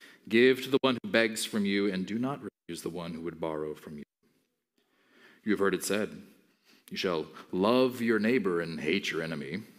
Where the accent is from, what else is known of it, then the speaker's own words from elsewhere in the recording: Mozambique; the Africans that I grew up with in Mozambique